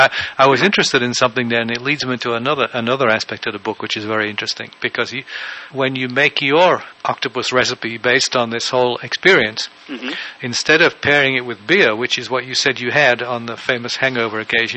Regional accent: England, United Kingdom; I'm English.

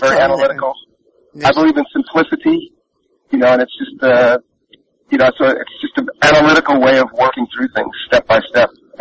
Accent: New York City, New York, United States; I grew up in New York City, and I'm 59 years old

